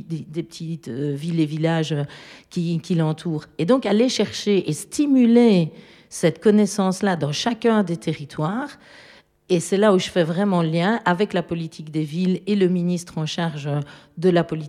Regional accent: Liège, Wallonia, Belgium; et je suis liégeoise.

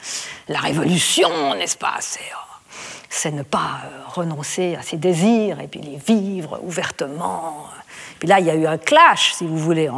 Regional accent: Switzerland; Il y avait des luttes genre manif, chez nous en Suisse

